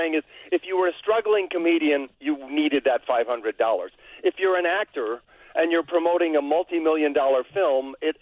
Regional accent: Chicago, Illinois, United States; now in Los Angeles, United States; Well, I'm from Chicago. I went to Thornridge High School. I went to Northwestern University. I am from Chicago.

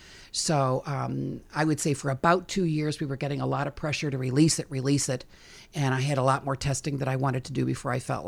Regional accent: Chicago, Illinois, United States; I'm from Chicago.

